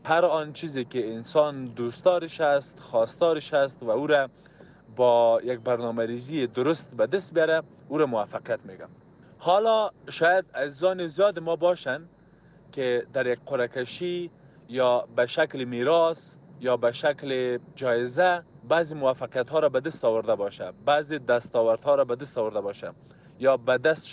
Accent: Afghanistan; ما افغان هستیم،

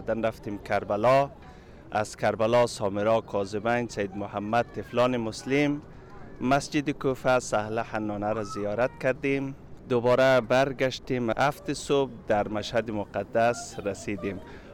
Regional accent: Afghanistan; ما از افغانستان آمدیم، مدت 15 روز میشه.

